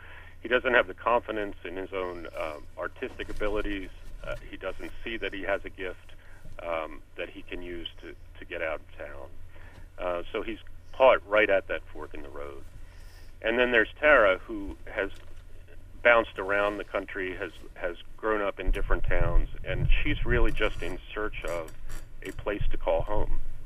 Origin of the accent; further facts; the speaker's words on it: Baltimore, Maryland, United States; but I grew up in Baltimore, which was also a blue-collar type hometown, and so there were a lot of echoes of my own childhood that I was able to use in this book.